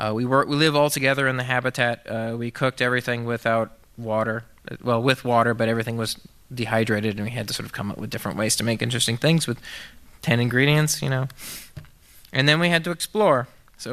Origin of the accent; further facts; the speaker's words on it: Huntsville, Alabama, United States; So I'm from Huntsville, Alabama, which is a NASA town. My father worked in aerospace.